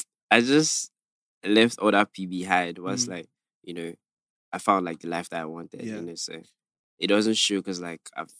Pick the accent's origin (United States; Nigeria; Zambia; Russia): Nigeria; Iba, Lagos; I mean, man, everything you hear about Iba is like true, like the insecurity, cultism